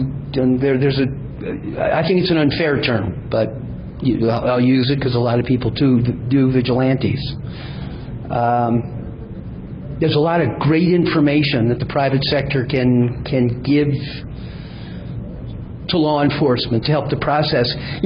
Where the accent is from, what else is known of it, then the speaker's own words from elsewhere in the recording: Ann Arbor, Michigan, United States; I'm from Ann Arbor, and the Ann Arbor Police Department is building that nicely.